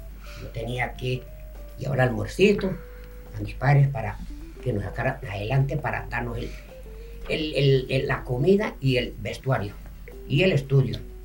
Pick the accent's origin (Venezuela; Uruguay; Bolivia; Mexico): Venezuela; yo en mi pueblo allá en Venezuela les voy a comentar